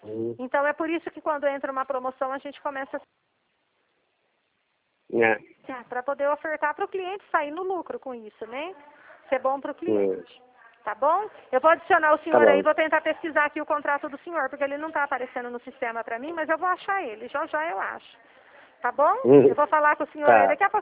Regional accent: Dracena, São Paulo, Brazil; Eu sou aqui de Dracena, eu tô bem pertinho do senhor.

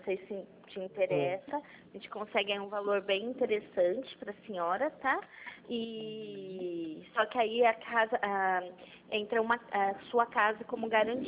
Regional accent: Pirassununga, São Paulo, Brazil; Não, eu sou de Pirassununga

